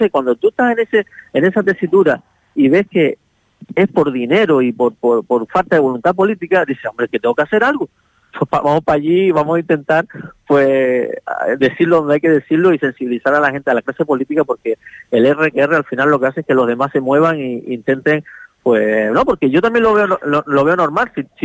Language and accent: Spanish; Canary Islands, Spain; las personas que vivimos en esta tierra, que nos encanta y somos de aquí, de Lanzarote y Fuerteventura, nos encanta vivir aquí